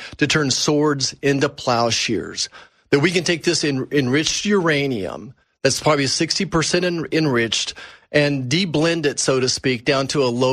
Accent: United States; Yeah, certainly I'm pro-Israel, but I'm absolutely American first.

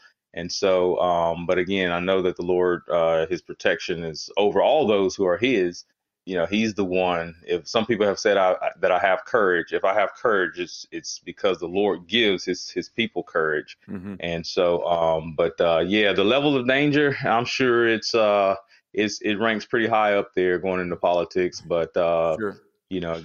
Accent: Greensboro, North Carolina, United States; I am also a native of North Carolina, born and raised in Greensboro. Currently live in the McLeansville area. Again, been here all 41 years of my life.

